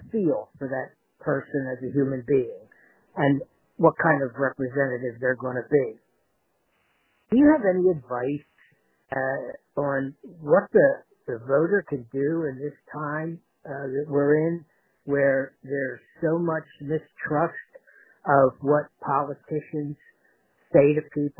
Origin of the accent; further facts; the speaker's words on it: Philadelphia, Pennsylvania, United States; I've been voting for a long time, born and raised in Northeast Philly, 75 years old